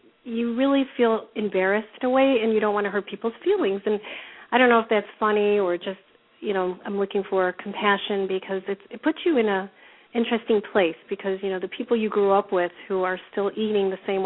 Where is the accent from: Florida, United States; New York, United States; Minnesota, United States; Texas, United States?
New York, United States; hi, I'm from New York. And everybody's always like, ooh, where, you know, because it's so cool to be from New York